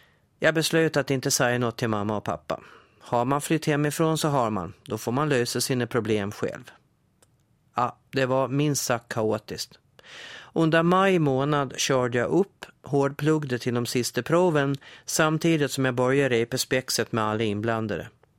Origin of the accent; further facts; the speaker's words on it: Gotland, Sweden; Att jag är gotlänning, det bevisas ju i kyrkboken, men den ligger inte på nätet, alltså går det inte att länka till den. I och för sig berättar de 4 sista siffrorna i mitt personnummer att jag är född på Gotland och dessutom flicka.